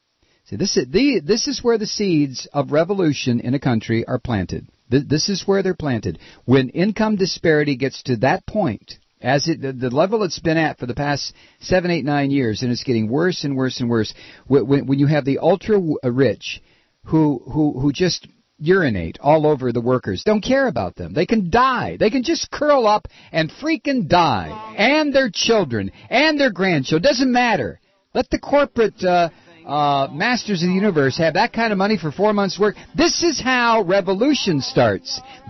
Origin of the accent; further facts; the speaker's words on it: Toledo, Ohio, United States; I grew up in Toledo, Ohio, and it was a good place to grow up in the 50s.